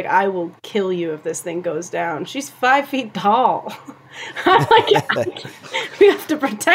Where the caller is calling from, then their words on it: North Carolina, United States; Yeah, so I am zooming in from the Appalachian Mountains of North Carolina.